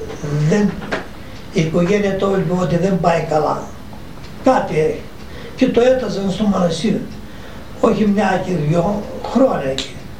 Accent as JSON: {"language": "Greek", "town": "Rachouvitsa", "country": "Greece", "tie": "born or raised there", "said": "Αλλά έχει και μια ιστορία από το χωριό μου, από τη Ραχουβίτσα."}